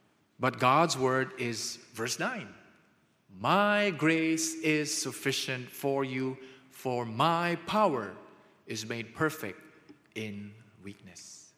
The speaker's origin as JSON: {"language": "English", "country": "Philippines", "said": "So I was from the Philippines, and we say, oh, Paul's thorn in the flesh, it must be the mother-in-law."}